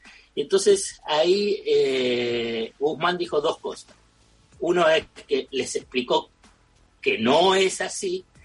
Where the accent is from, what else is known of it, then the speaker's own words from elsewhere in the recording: Buenos Aires, Argentina; Yo siempre soy de Floresta